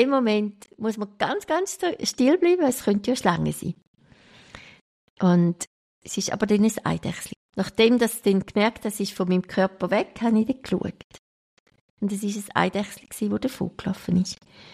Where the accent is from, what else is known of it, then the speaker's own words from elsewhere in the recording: St. Gallen, Switzerland; Oder man träumt auf das Mal als St. Galler von einer St. Galler Bratwurst oder irgend sowas.